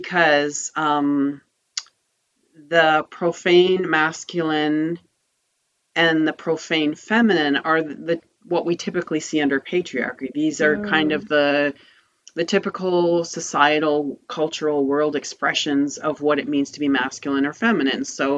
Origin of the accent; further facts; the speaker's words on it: Bible Belt, United States; growing up in the Bible Belt as someone who's not domestic, I always felt inadequate